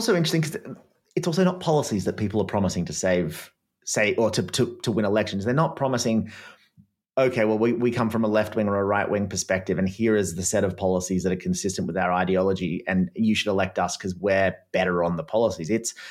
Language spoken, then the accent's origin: English; United States; I'm pro-Israel because, I'm American.